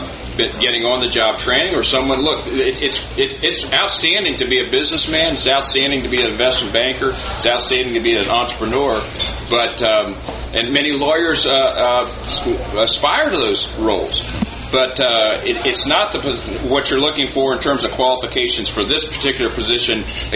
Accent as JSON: {"language": "English", "town": "San Antonio", "region": "Texas", "country": "United States", "tie": "born or raised there", "said": "I grew up in San Antonio. I'm the San Antonio boy who worked on a ranch near Seguin in summers and learned those values."}